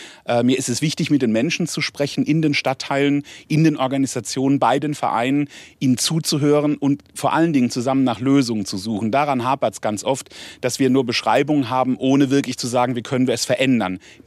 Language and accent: German; Mannheim, Baden-Württemberg, Germany; Ja, Mannheim ist meine Heimat.